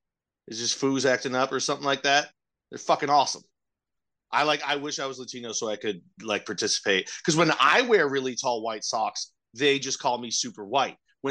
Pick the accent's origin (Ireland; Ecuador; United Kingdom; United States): Ireland; I think I would also get March, though, because I'm Irish.